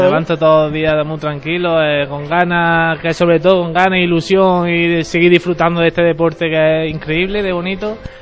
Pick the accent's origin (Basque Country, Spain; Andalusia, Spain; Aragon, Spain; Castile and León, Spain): Andalusia, Spain; La Victoria; Pues yo jugué en mi pueblo, ¿no? Empecé muy pequeñito.